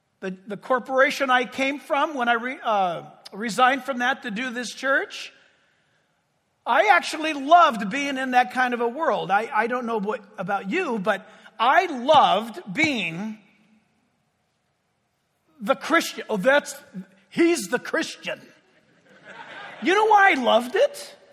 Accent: California, United States; I mean, you know, I'm speaking as a Californian.

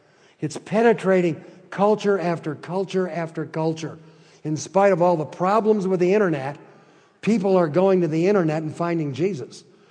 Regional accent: Detroit, Michigan, United States; When I grew up in Detroit, there was a kid in my neighborhood.

